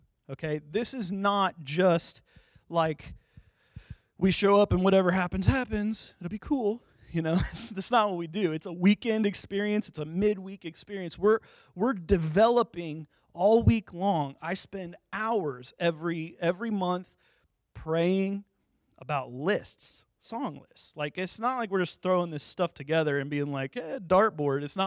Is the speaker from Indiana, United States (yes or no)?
yes; Warsaw, Indiana, United States; was the worship leader at the church that I grew up at in Warsaw, Indiana. Not just one in Poland, there's one in Indiana too.